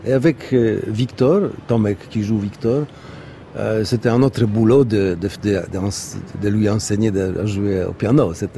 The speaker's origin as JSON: {"language": "French", "country": "Poland", "said": "ou surtout chez nous en Pologne"}